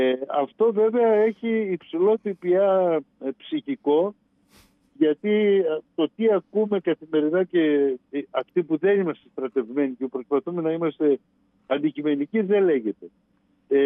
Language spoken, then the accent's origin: Greek; Serres, Central Macedonia, Greece; κατάγομαι από τις Σέρες και πρέπει να απολογούμε γιατί είμαι από τις Σέρες.